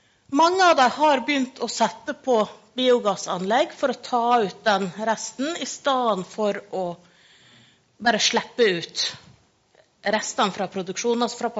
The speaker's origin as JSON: {"language": "Norwegian", "region": "Møre og Romsdal", "country": "Norway", "said": "Vi må jo igjen som sunnmøring, vi må jo selge alt."}